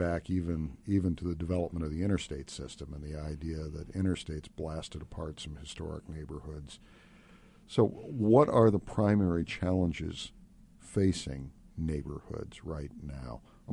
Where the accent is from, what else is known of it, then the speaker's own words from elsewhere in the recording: Cleveland, Ohio, United States; born there; also born or lived in St. Louis; I was born in Cleveland, for example, which is a city that has really struggled. And I spent a couple of years early in my life living in St. Louis